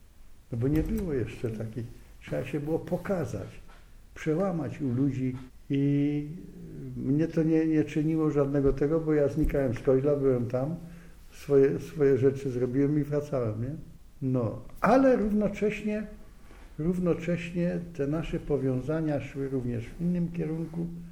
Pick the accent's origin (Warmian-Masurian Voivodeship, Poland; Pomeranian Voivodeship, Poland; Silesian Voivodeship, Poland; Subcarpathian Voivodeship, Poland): Silesian Voivodeship, Poland; Eichendorf-Mühl; W Łubowicach jest nasz kościół, bo w mojej wiosce Eichendorf-Mühl nie ma kościoła